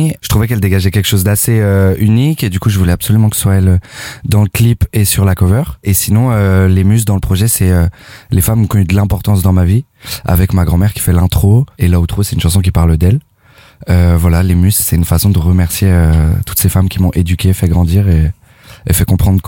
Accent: Rennes, Brittany, France; born or raised there

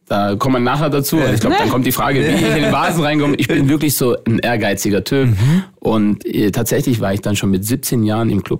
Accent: Baden-Württemberg, Germany; born there; Ich bin ja gebürtig aus dem Schwarzwald.

